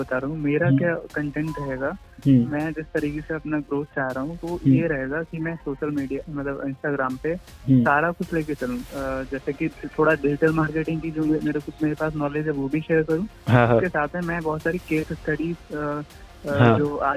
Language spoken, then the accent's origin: Hindi; Bareilly, Uttar Pradesh, India; और मैं basically UP से हूँ, बरेली से।